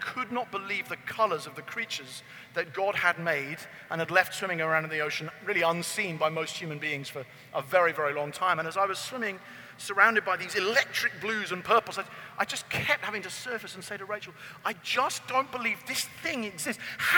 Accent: United Kingdom; because I'm from Britain, punting down the river

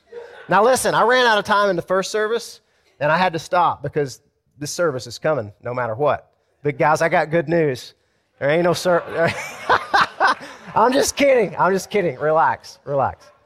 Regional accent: Deep South, United States; I grew up in the South, in the deep South, in a little town

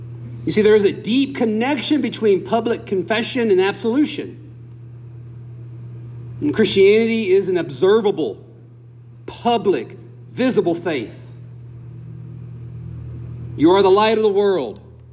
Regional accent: Bible Belt, United States; I grew up in the Bible Belt. In the Bible Belt, at least when I grew up in the Bible Belt, I'm sure it's still the same today in some places.

